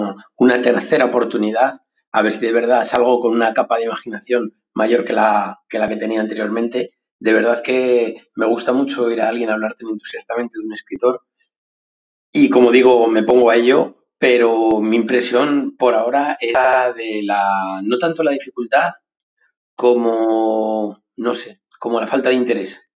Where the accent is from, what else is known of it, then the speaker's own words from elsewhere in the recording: Madrid, Community of Madrid, Spain; now in Bordeaux, France; de Madrid, aunque os escucho desde Francia, desde Burdeos.